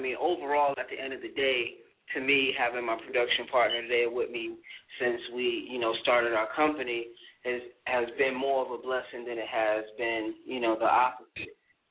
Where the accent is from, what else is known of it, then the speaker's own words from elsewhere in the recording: Boston, Massachusetts, United States; now in Los Angeles, United States; I'm from Boston, Massachusetts. I'm a big Red Sox, Celtics, Patriots, Bruins fan. Grew up in Boston, Mattapan, Mass., and now I reside in Los Angeles, California, Hollywood, and been out here for about two and a half years.